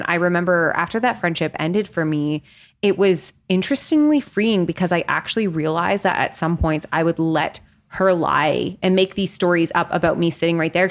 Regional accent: Canada; because we are Canadian.

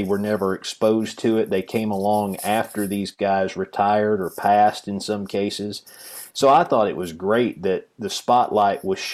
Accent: Tennessee, United States; John Ward was a guy I got to listen to growing up in East Tennessee.

